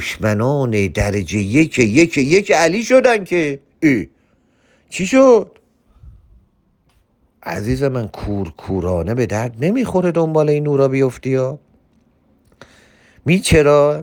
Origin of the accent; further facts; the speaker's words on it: Iran; born there; من توی ایران به دنیا اومدم و چون حالا مذهبم شیعه